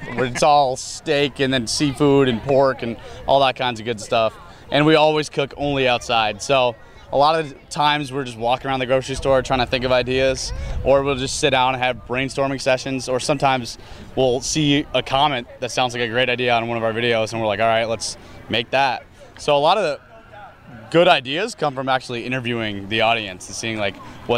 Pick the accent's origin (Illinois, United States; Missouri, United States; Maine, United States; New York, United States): New York, United States; Victor; I'm born and raised in Victor.